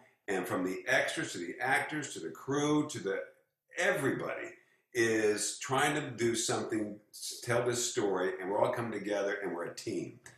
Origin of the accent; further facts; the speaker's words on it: Missouri, United States; I did a movie in Kansas City, and I'm from Missouri